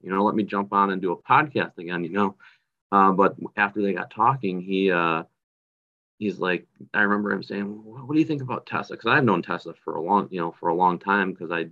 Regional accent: North Tonawanda, New York, United States; making an announcement there in my hometown in North Tonawanda, New York, at the Riviera Theater.

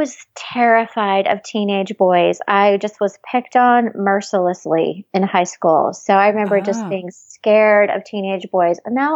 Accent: Bismarck, North Dakota, United States; we got married in my hometown, which is Bismarck, North Dakota.

